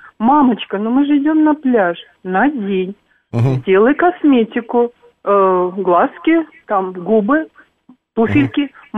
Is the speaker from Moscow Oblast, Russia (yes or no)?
yes; Moscow Oblast, Russia; я из Подмосковья.